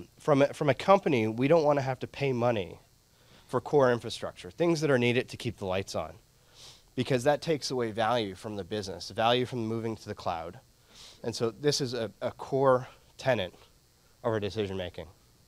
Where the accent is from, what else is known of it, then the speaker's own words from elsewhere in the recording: Toronto, Ontario, Canada; including Canada, which I like to say because I'm from Toronto.